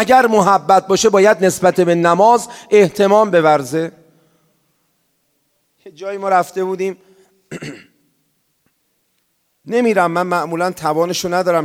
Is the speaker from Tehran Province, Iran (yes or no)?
yes; Tehran, Tehran Province, Iran; born there; منم تو همین محله شتردارون به دنیا اومدم دیگه